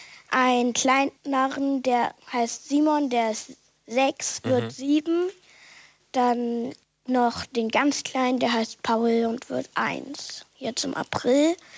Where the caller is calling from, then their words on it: Bremen, Germany; Ich komme aus Ottersbergen in Bremen.